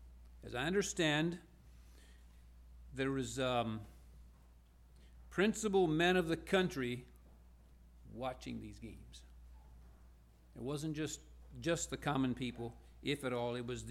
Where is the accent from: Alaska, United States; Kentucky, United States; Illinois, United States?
Kentucky, United States; Flemingsburg; We are from Northeast Kentucky, Flemingsburg.